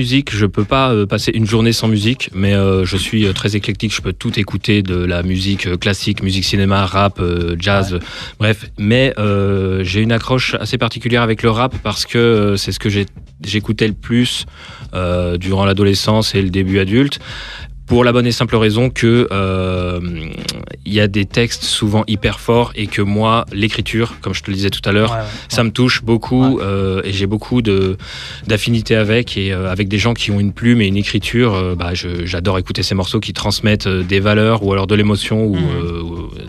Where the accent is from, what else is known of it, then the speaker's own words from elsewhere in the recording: Chambéry, Auvergne-Rhône-Alpes, France; now in Lyon, France; À la base, je suis pas lyonnais, non. Moi, je viens de Savoie. Je viens de Chambéry. Bon. Mais c'est pas loin, c'est à une heure. Mm-hmm. Je suis venu sur Lyon pour le boulot et diverses raisons.